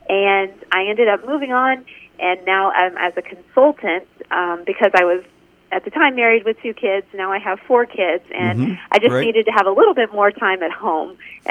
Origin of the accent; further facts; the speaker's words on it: Texas, United States; Well, I'm originally from Texas, and a lot of my roots are in Louisiana, so right there in that area. And I was raised in a practicing Catholic family